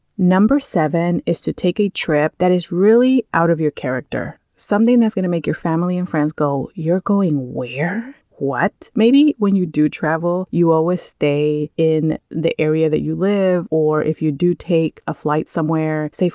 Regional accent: California, United States; also born or lived in Bay Area; I grew up in California almost all my life. From the time I was 7 years old, I grew up in California and I stayed in the Bay Area.

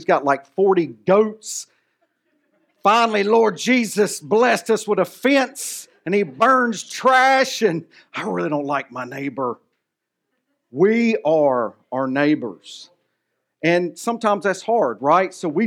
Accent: the South, United States; I'm from the South, you know, and I ain't a Bible scholar.

